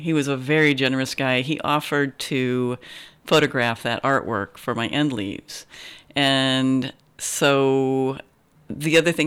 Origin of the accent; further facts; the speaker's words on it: Kansas City, Missouri, United States; I grew up in Kansas City, Missouri